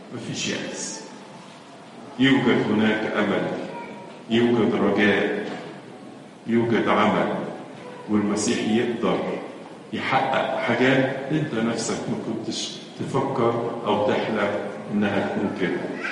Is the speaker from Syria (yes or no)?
no; Egypt